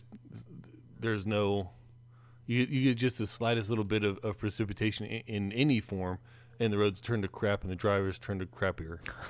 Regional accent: Indiana, United States; now in Texas, United States; You know, when we grew up in Indiana, it would snow and they'd throw the salt out on the roads

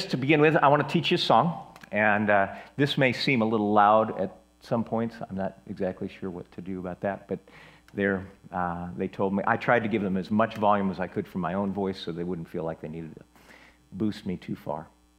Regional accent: Modesto, California, United States; Like I said … I'm from Modesto.

